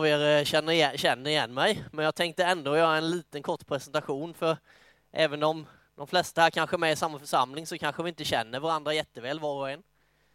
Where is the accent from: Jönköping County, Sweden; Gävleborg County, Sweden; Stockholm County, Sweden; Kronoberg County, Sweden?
Kronoberg County, Sweden; Myresjö; Jag är uppvuxen i ett kristet hem i Myresjö och var med sen när jag var liten i pingstförsamlingen i Landsbro.